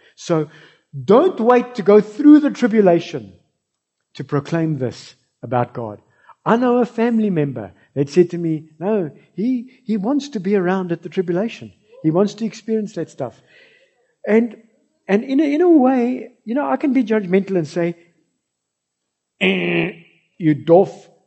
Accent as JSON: {"language": "English", "country": "South Africa", "said": "You know, folks, I love that we are South African."}